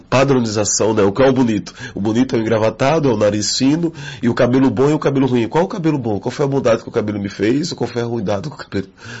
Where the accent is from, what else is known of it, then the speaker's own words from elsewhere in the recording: Aracaju, Sergipe, Brazil; moved away; eu não sou daqui, eu sou lá do Nordeste, estou aqui há 3 anos.